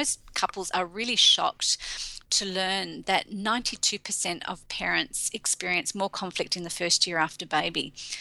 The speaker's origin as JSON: {"language": "English", "country": "Australia", "said": "I'm Australian British."}